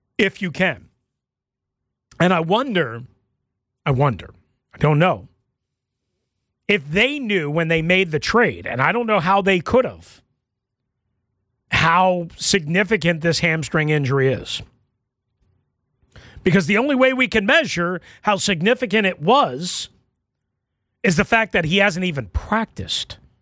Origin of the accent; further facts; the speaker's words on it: New York, United States; I'm such a bad guy because I grew up in New York.